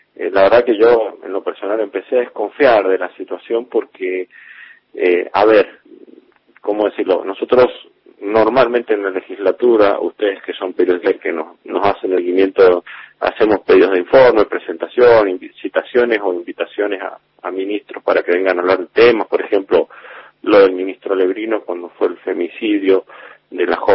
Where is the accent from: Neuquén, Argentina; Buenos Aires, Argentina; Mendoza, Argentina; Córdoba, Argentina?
Mendoza, Argentina; San Rafael; los dos somos de San Rafael